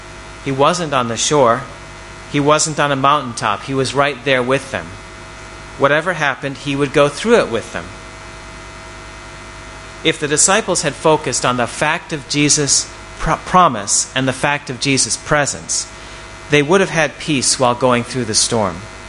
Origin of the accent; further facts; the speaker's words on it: United States; Since I'm an American, I was naturally most interested in the athletes of Team USA.